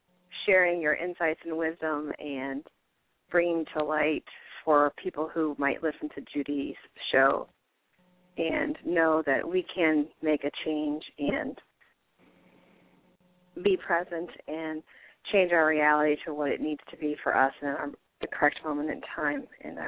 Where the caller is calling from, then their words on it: Columbus, Ohio, United States; Columbus, Ohio.